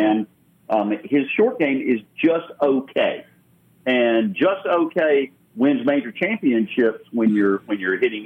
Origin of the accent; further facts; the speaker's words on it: United States; I, as an American, I want to see 1, 2, and 3 on the podium.